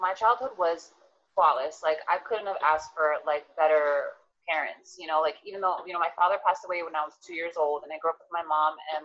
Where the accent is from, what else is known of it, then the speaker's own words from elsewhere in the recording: New Jersey, United States; also born or lived in Paterson; I was born in Patterson, which is sort of like middle to low income community. My mom moved us to Bergen County, which was more like middle upper class. So I had like those two worlds.